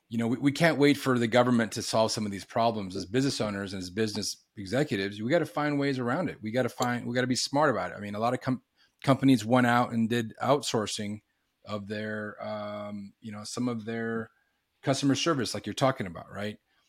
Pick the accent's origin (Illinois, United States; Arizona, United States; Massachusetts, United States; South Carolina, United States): Arizona, United States; Douglas; They did that in my hometown of Douglas, Arizona.